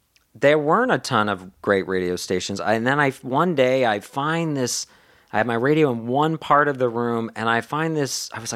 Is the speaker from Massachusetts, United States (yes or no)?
yes; Boston, Massachusetts, United States; So I went to high school in the Boston area.